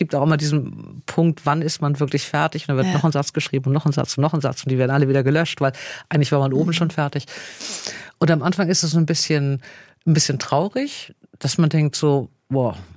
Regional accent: Hamburg, Germany; now in Bad Neuenahr-Ahrweiler, Germany; waren wir gerade aus einem Vorort von Hamburg nach Bad Neuenahr-Ahrweiler gezogen, also ins Rheinland. Ja. Ich bin wirklich sehr norddeutsch.

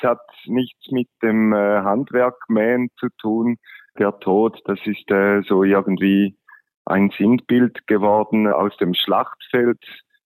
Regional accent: Switzerland; bei uns in der Schweiz ist es verbreitet in den Bergen

